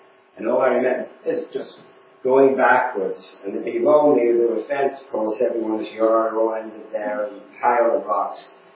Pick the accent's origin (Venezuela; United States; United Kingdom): United Kingdom; England; moved away; You can probably tell I was born in England. Still have a bit of an accent. I've been here since 1977, so 45 years.